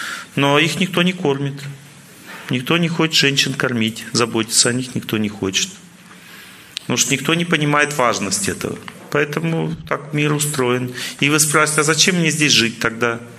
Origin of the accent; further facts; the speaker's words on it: Ural, Russia; Я родился в Северном Уральском городе, Там только матом все время разговаривают.